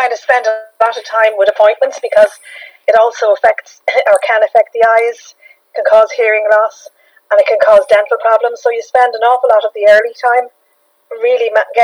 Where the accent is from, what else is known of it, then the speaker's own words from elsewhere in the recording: Ireland; I'm from Ireland